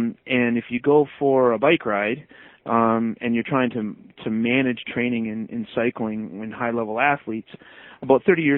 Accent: Canada; I'm Canadian

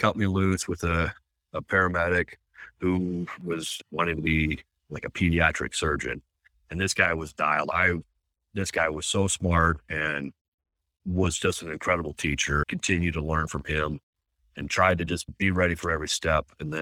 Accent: Washington, United States; now in Salt Lake City, United States; I grew up in Washington State in a little farm town and moved here.

